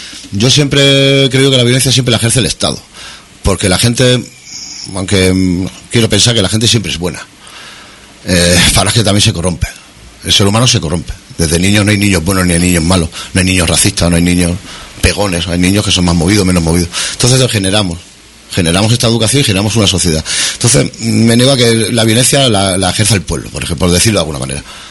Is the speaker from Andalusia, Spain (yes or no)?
no; L'Hospitalet de Llobregat, Catalonia, Spain; Nosotros venimos de Hospitalet.